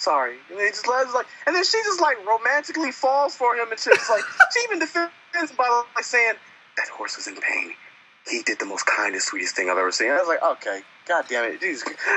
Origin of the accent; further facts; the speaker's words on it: Compton, California, United States; growing up in Compton, there's a horse ranch in Compton.